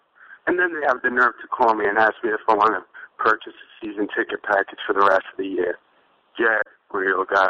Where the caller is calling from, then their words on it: Queens, New York, United States; What's up, Off the Wall? … I'm calling from Queens.